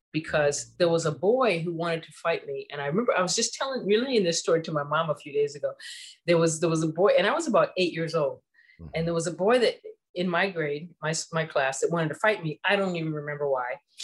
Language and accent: English; Ohio, United States; We grew up on … I'm from Ohio.